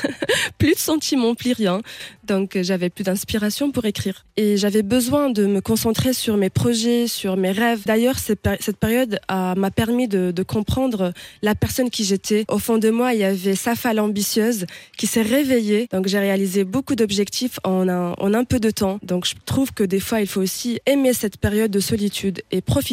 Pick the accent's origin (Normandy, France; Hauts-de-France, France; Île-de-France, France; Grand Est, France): Grand Est, France; Gundershoffen; je suis de Gunderschoffen. J'ai 34 ans